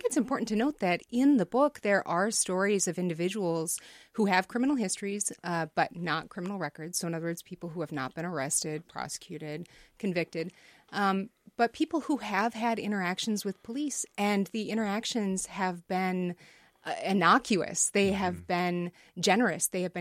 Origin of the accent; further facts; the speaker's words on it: Sioux Falls, South Dakota, United States; And the neighborhood that I grew up in Sioux Falls, South Dakota, I'm a middle class white woman, was not highly policed.